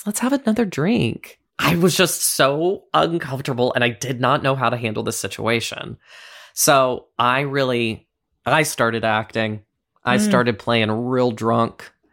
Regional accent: Roanoke, Virginia, United States; We went to this bar called Metro in my hometown, and I absolutely loved it.

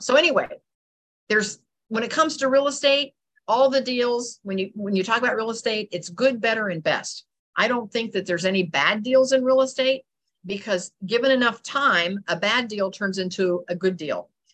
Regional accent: Columbus, Ohio, United States; And I'm from Columbus, Ohio.

